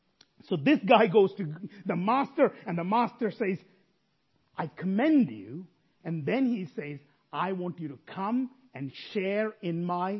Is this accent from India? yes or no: yes; India; moved away as an adult; I grew up in India. I don't know where you grew up. I came here 13 years ago.